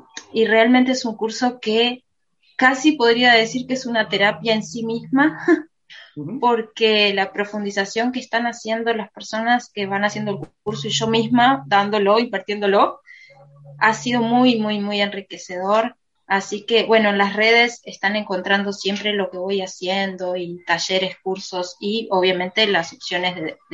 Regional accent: Uruguay; Soy uruguaya

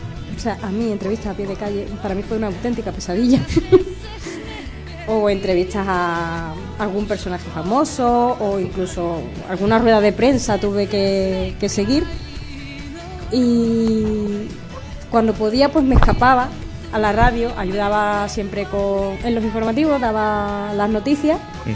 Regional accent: Seville, Andalusia, Spain; born there; yo nací en Sevilla, en la ciudad más bonita del mundo, le pese a quien le pese, yo lo siento mucho, adoro Sevilla, he vivido solo el tiempo en el que he estado estudiando

